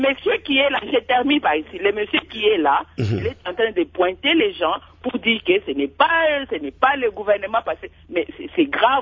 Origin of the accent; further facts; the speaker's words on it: Lubumbashi, Haut-Katanga, DR Congo; moi je suis de Lubumbashi.